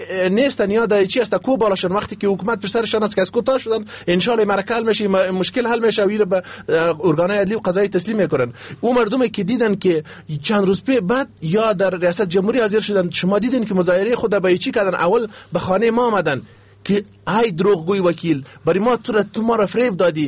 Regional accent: Afghanistan; ما از ما یک افغان هستیم

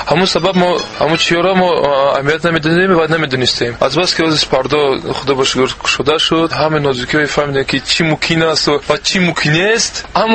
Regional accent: Tajikistan; ما تاجیکستانی هستیم

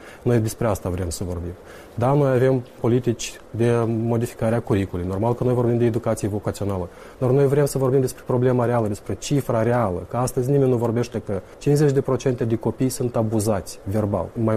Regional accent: Tiraspol, Transnistria, Moldova; Eu sunt din Tiraspol

